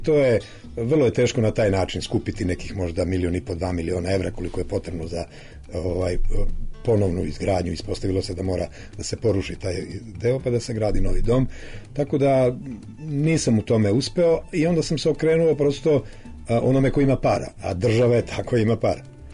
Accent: Vojvodina, Serbia; Ja sam rođen u Vojvodini, tamo sam i odrastao, završio srednju školu i posle toga sam došao u metropolu.

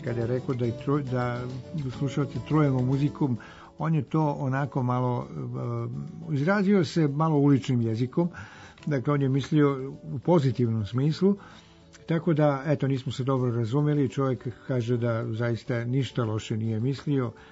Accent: Smederevo, Šumadija and Western Serbia, Serbia; born there; U gradu u kome sam rođen, u Smederu, mi smo to zvali migavci.

